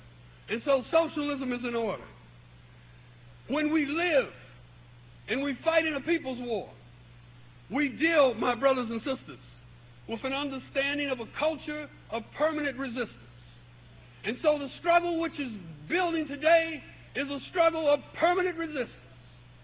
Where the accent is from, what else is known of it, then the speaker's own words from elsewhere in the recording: Detroit, Michigan, United States; Because I come from Detroit, so I know what it's like.